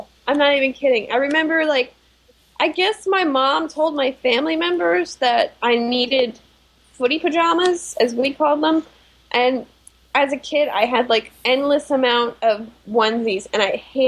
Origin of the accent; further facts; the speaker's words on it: Manhattan, New York, United States; I'm a Manhattanite. I'm not going to say, what do I know? I'm a New Yorker, because that's your line